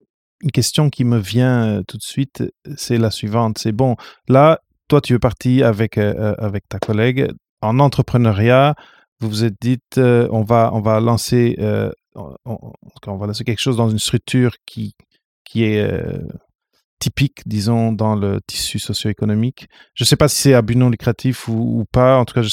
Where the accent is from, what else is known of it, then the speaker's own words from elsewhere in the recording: Portugal; moved away as an adult; now in Montreal, Canada; je suis venu du Portugal ici à Montréal, mais en ce cas, c'est différent. Là. Je suis venu pour les études. Mais ma mère vient du Cap-Vert